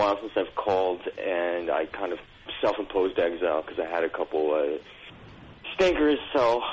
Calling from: Toronto, Ontario, Canada; I'm from calling from Toronto.

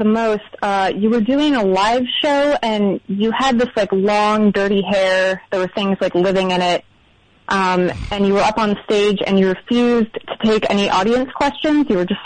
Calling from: Columbus, Ohio, United States; I am calling from Columbus, Ohio.

